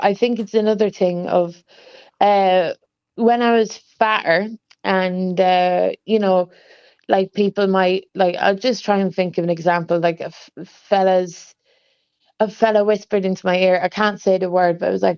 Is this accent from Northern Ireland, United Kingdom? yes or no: no; London, United Kingdom; born there; also born or lived in Germany; I was born in London. My Irish side of my family lived around Cricklewood, around that way.